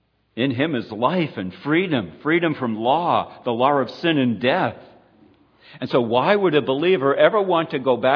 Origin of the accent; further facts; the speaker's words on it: United States; But as an American, we kind of think of the concept of freedom as free to do whatever I want to do.